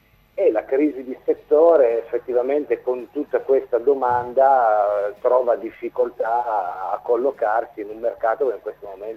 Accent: Genoa, Liguria, Italy

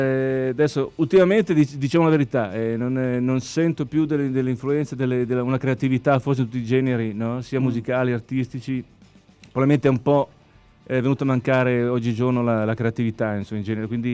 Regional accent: Milan, Lombardy, Italy; born there; A Milano, io sono nato a Milano, comunque ce ne sono parecchie

